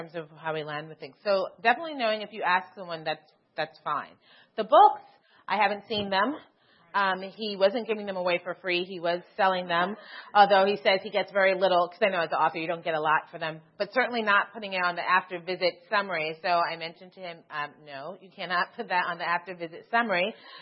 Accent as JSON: {"language": "English", "region": "New York", "country": "United States", "said": "I'm originally from New York. That's a picture of Barbados, where my family is originally from."}